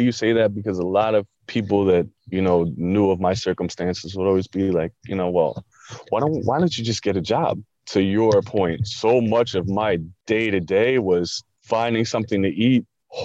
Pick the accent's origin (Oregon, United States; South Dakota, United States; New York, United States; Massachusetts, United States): New York, United States; Long Island; I grew up in Long Island.